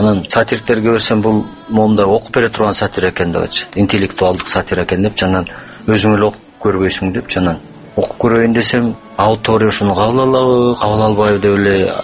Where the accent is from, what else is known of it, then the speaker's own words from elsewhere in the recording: At-Bashy, Naryn Region, Kyrgyzstan; Балалыгым менен ат башынын тоолорунун арасында өткөн.